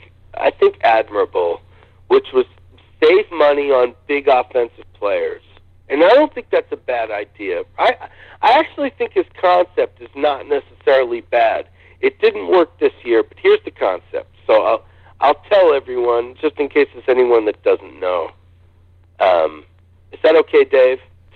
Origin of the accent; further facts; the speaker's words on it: New York, United States; also born or lived in Seattle; I can't say I'm from Seattle, because I'm really not. I grew up in New York, but I lived in Seattle for 10 years